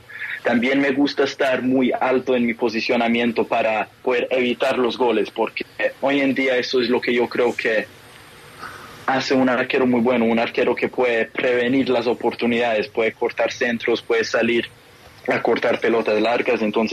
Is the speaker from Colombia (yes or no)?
yes; Colombia; desde que nací, yo siempre me he sentido colombiano. Yo soy colombiano de nacimiento